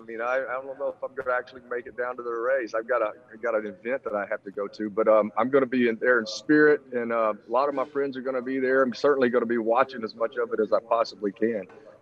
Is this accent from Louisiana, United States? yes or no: yes; Louisiana, United States; as a kid growing up in Louisiana, you know, riding high school rodeo and growing up riding horses